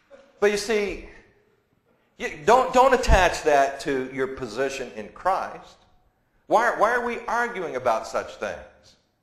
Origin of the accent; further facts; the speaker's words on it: United States; I told them I'm an American with a weak stomach here.